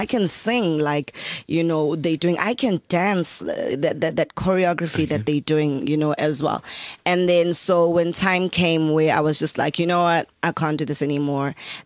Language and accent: English; Richards Bay, KwaZulu-Natal, South Africa; Richards Bay, I'm actually from Iskarini. That's like the township area of it.